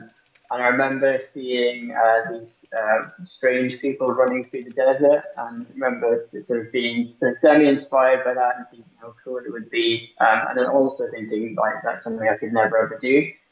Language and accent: English; Wales, United Kingdom; as you might be able to tell, I'm from South Wales. I live on the side of a hill, so basically wherever I go is up a hill or downhill, and there's plenty of trails.